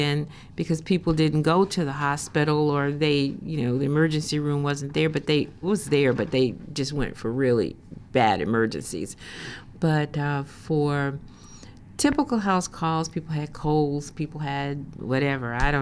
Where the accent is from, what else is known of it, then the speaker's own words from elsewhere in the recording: Charlotte, North Carolina, United States; born there; I was born here in Charlotte, and we lived at the time in First Ward.